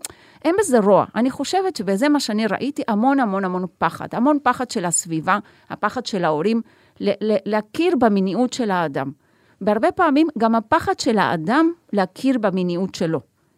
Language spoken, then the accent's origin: Hebrew; Haifa, Haifa District, Israel; אז קודם כל אני מחיפה, היה לי נורא נחמד להגיע עד לכאן היום